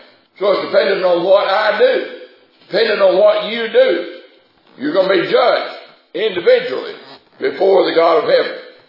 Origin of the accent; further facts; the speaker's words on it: Mississippi, United States; The reason I'm from Mississippi instead of Tennessee is because of that.